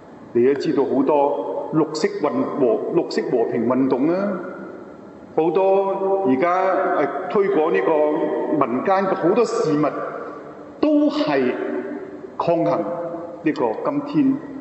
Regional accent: Hong Kong; 为我哋香港人都有个意义喺里边嘅

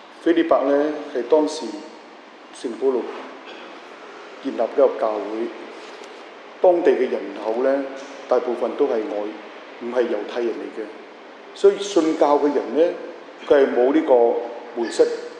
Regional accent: China; 讓主耶穌嘅教導能夠入喺我哋中國人嘅心底。

